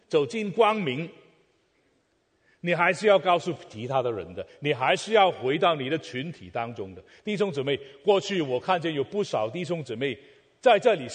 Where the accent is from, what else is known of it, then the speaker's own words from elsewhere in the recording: Guangdong, China; 我是广东人